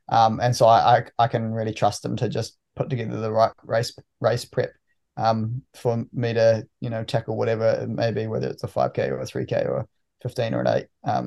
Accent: New Zealand; I love New Zealand, and I still show people over here like photos. I'm ready to go home.

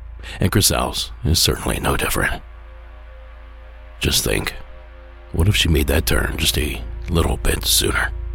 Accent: California, United States; Coming to us from my home state of California

